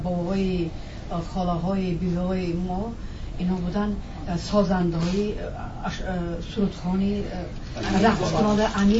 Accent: Samarkand, Samarqand Region, Uzbekistan; now in United States; من خودم اصلش از سمرقند

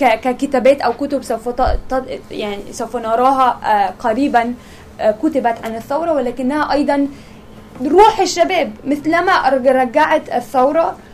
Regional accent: Egypt; أنا كمصرية كنت أحب اللهجة المصرية لأنها لغتي

